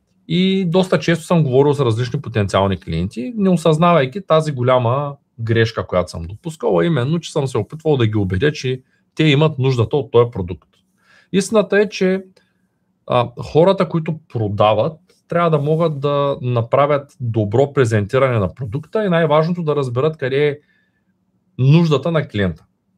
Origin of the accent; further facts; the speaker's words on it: Shumen, Shumen Province, Bulgaria; На 39 години ще стана скоро. От Шумен съм, работя и живея тук.